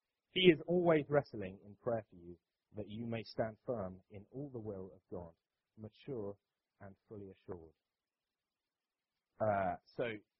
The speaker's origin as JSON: {"language": "English", "town": "Banbury", "region": "South East England", "country": "United Kingdom", "tie": "born or raised there", "said": "I was born and raised in Banbury, probably one of the most central places in England. I've never lived really near the sea. The nearest water actually to me was a canal"}